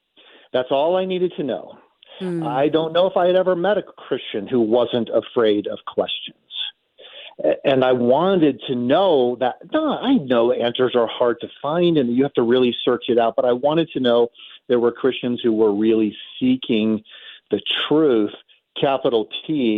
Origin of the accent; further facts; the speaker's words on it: Detroit, Michigan, United States; also born or lived in Oklahoma / Kansas; Well, Susie, I grew up in Detroit, Michigan. It was a very rough place to grow up.